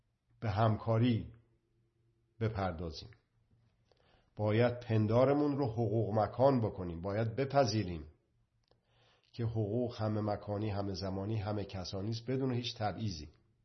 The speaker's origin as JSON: {"language": "Persian", "country": "Iran", "said": "حالا باز دوباره بسیار خودخواهانه نگاه بکنه آدم به عنوان یک ایرانی، به ایران و ایرانیان میرسه."}